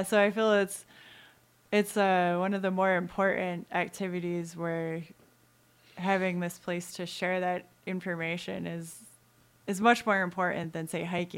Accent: Anchorage, Alaska, United States; because I came from Anchorage, like I still I know that outdoor community

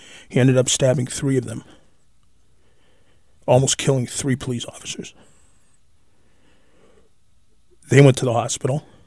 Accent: Manchester, New Hampshire, United States; Like I said, I grew up in Manchester for 50 years.

